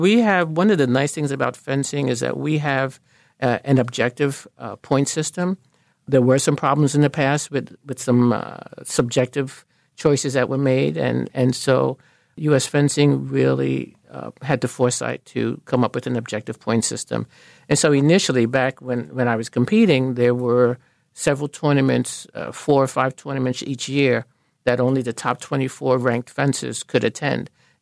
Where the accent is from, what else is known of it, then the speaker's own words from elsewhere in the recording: Harlem, New York, United States; moved away as an adult; I grew up in Harlem, had no intention of ever leaving New York, came here to go to graduate school at Temple, and they needed someone to teach the fencing classes.